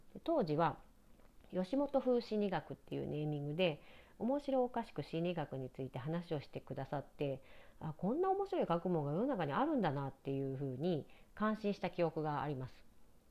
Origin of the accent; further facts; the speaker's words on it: Higashiosaka, Osaka, Japan; 私は、1971年大阪生まれの大阪育ち、大阪でも町工場の多い下町の東大阪というところに生まれ育ちます。